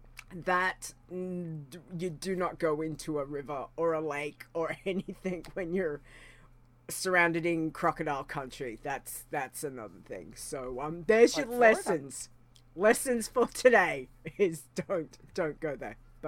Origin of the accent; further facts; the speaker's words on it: Rockhampton, Queensland, Australia; I come from Rockhampton, which is halfway up the Queensland coast. Hot hole of a place that it is. Very hot, very humid, very dry.